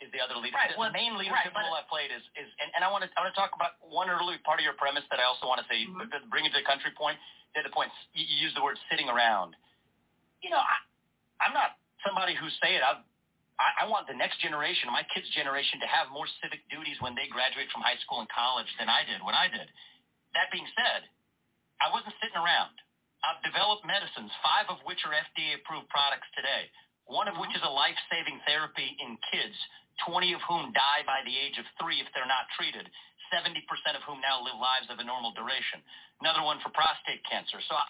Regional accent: Cincinnati, Ohio, United States; born there; I was born in Cincinnati, Ohio.

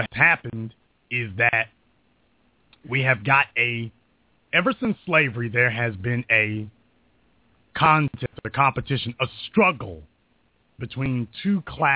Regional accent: the South, United States; I was raised in the South by old black folk and younger black folk.

